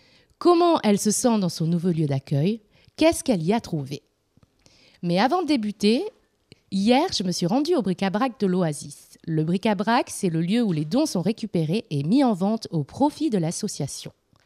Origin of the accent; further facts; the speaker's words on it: Auvergne-Rhône-Alpes, France; je viens de la Drôme